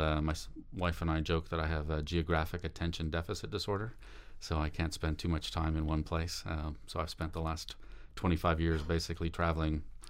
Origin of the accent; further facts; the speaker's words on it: Calgary, Alberta, Canada; also born or lived in Victoria / Montreal; Grew up in Calgary and went to University of Victoria, as we just mentioned, then did my bachelor's degree at Concordia University in journalism in Montreal.